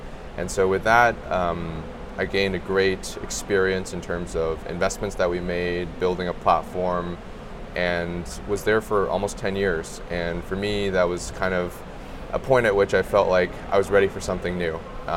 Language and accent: English; Cupertino, California, United States; So I grew up in Silicon Valley, a first generation Chinese American. My parents immigrated and lived in Silicon Valley. So they were engineers, and I kind of grew up fascinated by everything that was happening there. So I lived in Cupertino